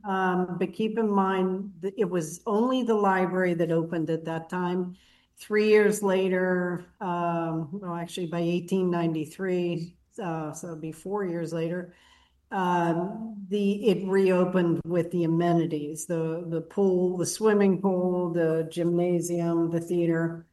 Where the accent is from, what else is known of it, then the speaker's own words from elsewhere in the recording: North Braddock, Pennsylvania, United States; I know I grew up in North Braddock, so I remember using the library